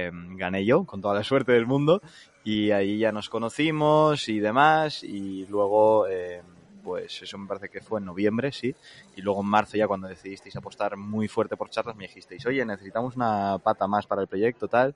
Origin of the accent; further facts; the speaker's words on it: Valencia, Valencian Community, Spain; moved away as an adult; now in Madrid, Spain; por aquí. Aquellos meses, septiembre, octubre, noviembre, yo me mudé de Valencia a Madrid para estudiar la carrera. Y yo en Valencia, pues he crecido en un barrio donde tengo todo en una manzana